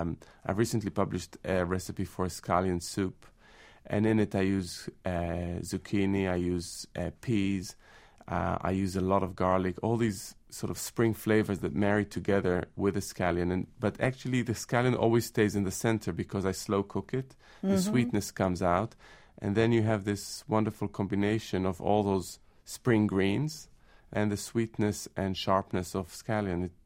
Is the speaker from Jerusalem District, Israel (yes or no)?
yes; Jerusalem, Jerusalem District, Israel; I grew up in Jerusalem in Israel. And I think I'm extremely fortunate because my parents are from a European background. My dad is Italian. My mother's from Germany.